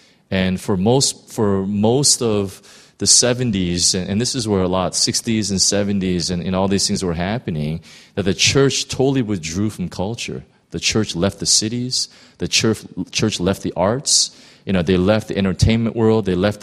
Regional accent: Los Angeles, California, United States; growing up in Los Angeles, I've been held up twice by gunpoint.

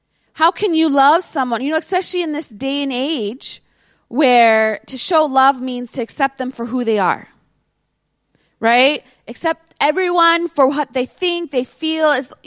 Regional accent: United States; You know, as an American, we can, you know, we joke around, but we kind of see Canada as like our little brother

